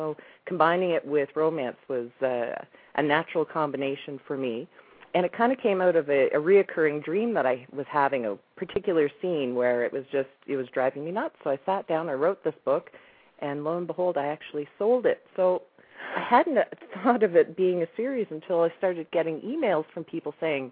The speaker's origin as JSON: {"language": "English", "country": "Canada", "said": "I can whip out my Canadian accent there if you'd like."}